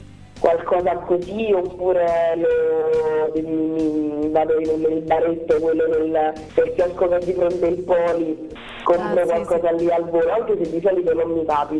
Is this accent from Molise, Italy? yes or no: yes; Isernia, Molise, Italy; Da Isernia.